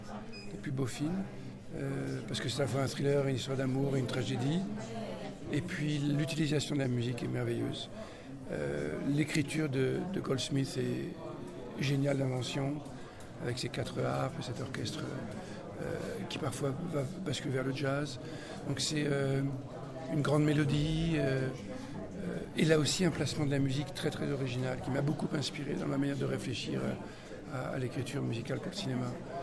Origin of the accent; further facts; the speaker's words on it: France; Je suis français, mais à Hollywood